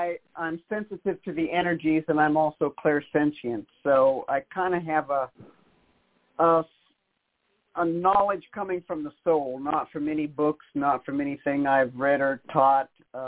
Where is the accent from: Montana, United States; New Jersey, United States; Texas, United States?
Montana, United States; Great Falls; And so kind of just gravitated towards sports, which I pretty much excelled at growing up in Great Falls, Montana.